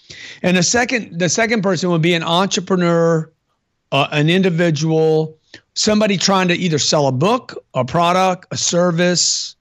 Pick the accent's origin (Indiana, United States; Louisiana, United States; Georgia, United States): Louisiana, United States; Lake Charles; I grew up in Lake Charles, Louisiana.